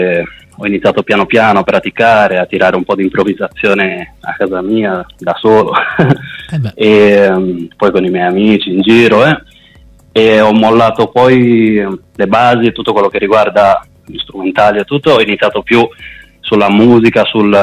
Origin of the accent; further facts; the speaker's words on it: La Spezia, Liguria, Italy; also born or lived in Guadalajara, Mexico; io sono italo-messicano, sono nato in Messico, a Guadalajara, e poi sono cresciuto qua in Italia, a Spezia, girato un po' l'Italia con i genitori adottivi